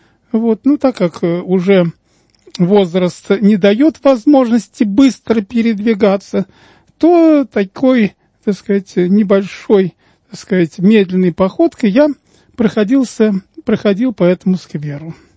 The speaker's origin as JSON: {"language": "Russian", "region": "Moscow", "country": "Russia", "tie": "born or raised there", "said": "коренной москвич, всю жизнь прожил в этом районе"}